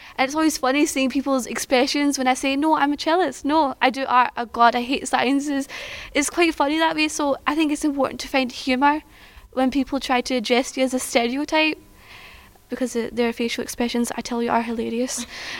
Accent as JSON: {"language": "English", "country": "Pakistan", "said": "and I come from Pakistan, so immediately everyone just assumes that I'm going to do sciences"}